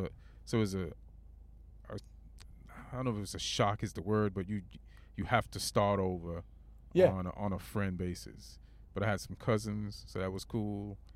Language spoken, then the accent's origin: English; Jamaica; moved away; also born or lived in London; I grew up in Jamaica. We were pretty broke, homie.